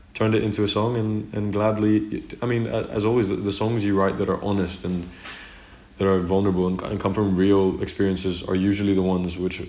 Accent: Greece; I was born and raised in Greece. My mother's Greek. My beautiful mother's Greek. I was born and raised here, but we've been traveling to Denmark in the summers, sometimes on Christmas.

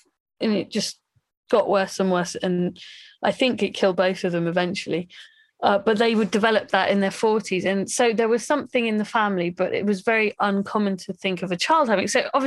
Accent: London, United Kingdom; I'm from London. I grew up in Muswell Hill.

